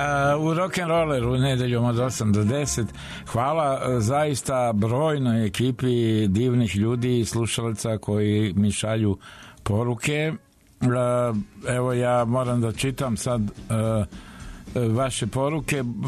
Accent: Kragujevac, Šumadija and Western Serbia, Serbia; Kragujevac je moj rodni grad.

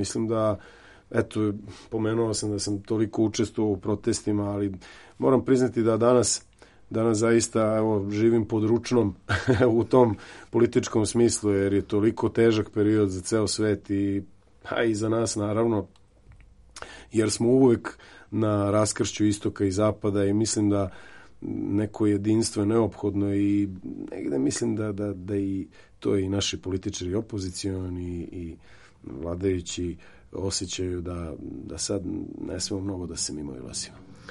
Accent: Serbia; Mi kažemo: iz Srbije.

